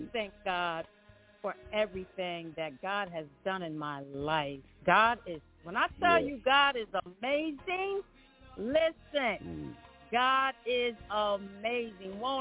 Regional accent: Newark, New Jersey, United States; I'm from New Jersey, born, bred, and raised.

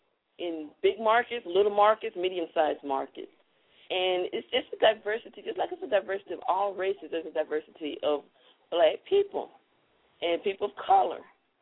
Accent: Jackson, Mississippi, United States; someone who was born and raised in Jackson, Mississippi

